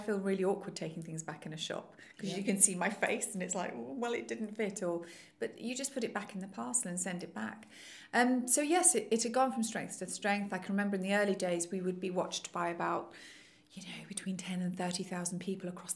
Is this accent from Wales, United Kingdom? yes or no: no; Nottingham, East Midlands, United Kingdom; So it was really good fun, except at the time it was filmed in Nottingham, which of course is my hometown